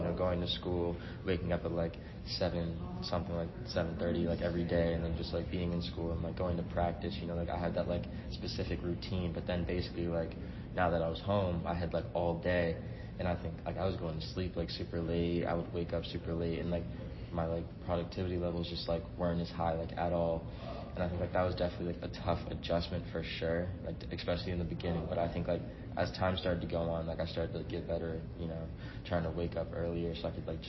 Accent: Brookline, Massachusetts, United States; Oh, I'm from Brookline, Massachusetts.

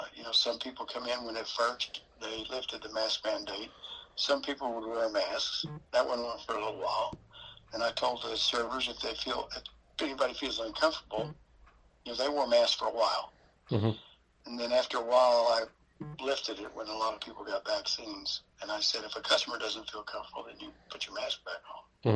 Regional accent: Waco, Texas, United States; born there; also born or lived in Kansas; I was born in Waco, Texas, but never really lived here. My dad was in the Air Force, so we traveled all over the country.

